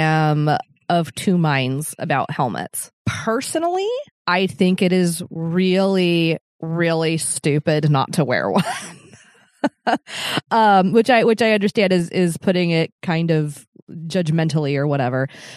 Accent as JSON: {"language": "English", "region": "Colorado", "country": "United States", "tie": "born or raised there", "lives_now": "Portland, United States", "said": "In northern Colorado. And we mostly rode our bikes around the neighborhood, and we lived in a little suburb, and there was big sidewalks and wide roads"}